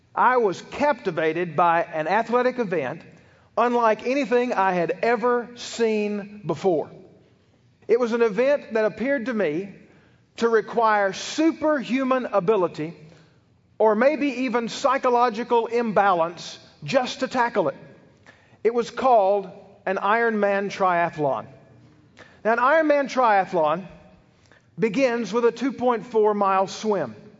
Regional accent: Tennessee, United States; I grew up in West Tennessee, and when I was a college student

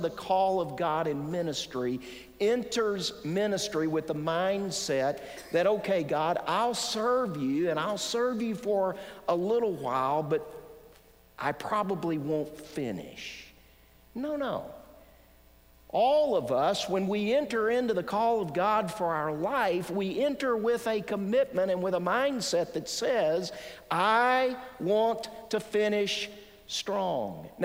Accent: Tuscaloosa, Alabama, United States; most of you know that I'm from Tuscaloosa, Alabama, and we play a little bit of football around there

